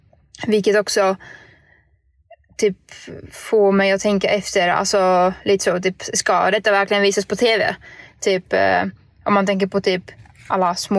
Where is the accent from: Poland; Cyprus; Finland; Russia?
Poland; Swedish is a second language; now in Sweden; Jag är uppvuxen i Polen och där är det kanske lite striktare än vad det är i Sverige.